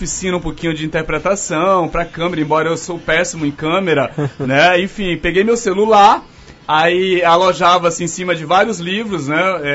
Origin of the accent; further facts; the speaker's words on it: Boa Vista, Roraima, Brazil; venho da periferia de Boa Vista, ali do Pitolândia, do Hélio Campos